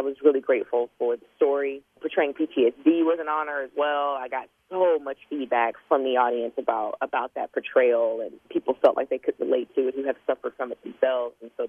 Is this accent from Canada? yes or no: no; Alabama, United States; So returning home-ish, you know, because I'm from Alabama, obviously, is lovely.